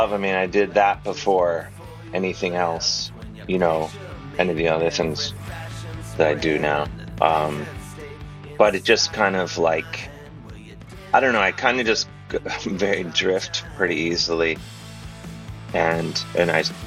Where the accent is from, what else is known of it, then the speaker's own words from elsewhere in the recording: University Heights, Ohio, United States; Yeah. The mean streets of suburban Cleveland. I'm from University Heights. It's a really rough town.